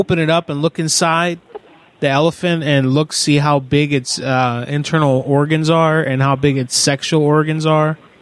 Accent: Puerto Rico; because I'm coming from the Caribbean island of Puerto Rico, and she's like, so are you white or black? And I said, I'm not, I'm Hispanic. I said, I'm Puerto Rican.

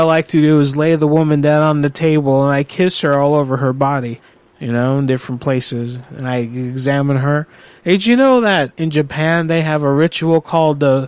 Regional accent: Panama; also born or lived in Nicaragua; now in United States; Oh, I'm from, originally from Nicaragua. You know, I was adopted and raised in Panama, and then I moved to the United States.

